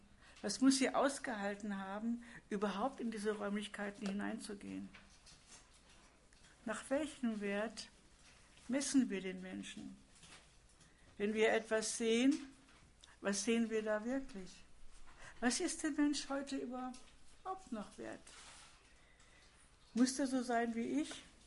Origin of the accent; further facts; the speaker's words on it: Essen, North Rhine-Westphalia, Germany; Ich bin in Essen groß geworden, habe dort mal eine Freundin besucht.